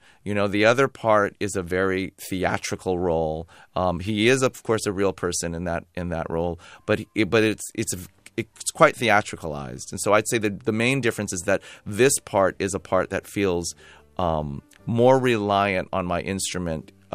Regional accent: San Francisco, California, United States; But no, I'm from San Francisco, and I was born and raised here, and very happily so, and very proud to be here to do this play and kind of reconnect with all of my San Francisco roots.

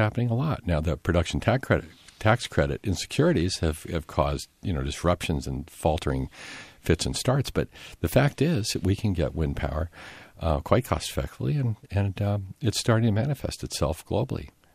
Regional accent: Japan; I grew up in Japan as a baby, and I saw the farmers collect the sewage, take it to the farm.

